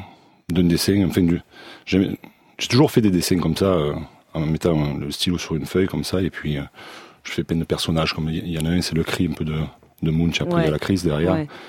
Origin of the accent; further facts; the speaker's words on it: France; comme je suis français